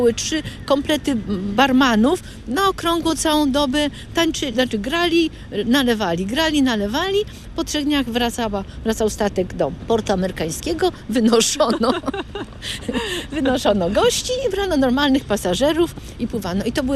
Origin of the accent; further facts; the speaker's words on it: Kamienna Góra, Lower Silesian Voivodeship, Poland; ja z Kamiennej Góry, to płakałam całą drogę